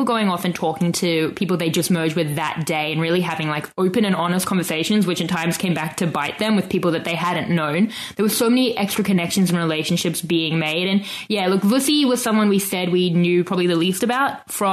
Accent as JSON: {"language": "English", "country": "South Africa", "said": "I'm the South African, so I have to talk about the culture"}